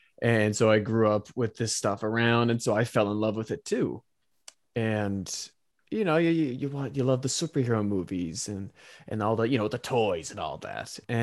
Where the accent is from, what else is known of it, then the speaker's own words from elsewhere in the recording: Charlottetown, Prince Edward Island, Canada; born there; I was born in Prince Edward Island, Charlottetown, Prince Edward Island, Canada, and itty bitty little island in the great big country there.